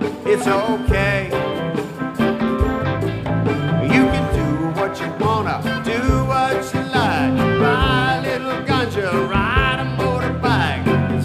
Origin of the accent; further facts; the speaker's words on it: Mobile, Alabama, United States; the home port of my hometown of Mobile, Alabama